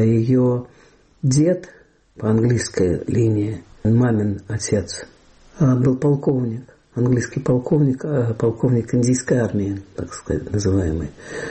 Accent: Moscow, Russia; born there; В Москве в 45-м году.

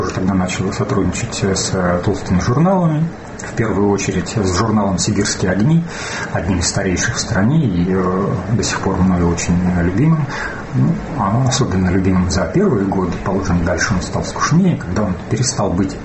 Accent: Prokopyevsk, Kemerovo Oblast, Russia; Я родом из Кузбасса, из жемчужины Кузбасса, города Прокопьевска.

